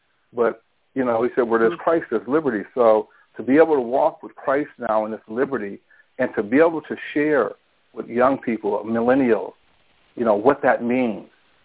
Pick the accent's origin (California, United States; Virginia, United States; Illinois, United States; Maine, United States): California, United States; Pomona; And we went back, and we're both in the same town. And so we went back, which was Pomona, California, and just started.